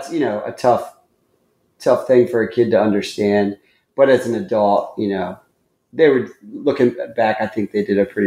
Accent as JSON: {"language": "English", "town": "Columbia", "region": "Maryland", "country": "United States", "tie": "born there", "said": "I was born in Columbia, Maryland, so, which is like a suburb right between Washington, D.C. and Baltimore."}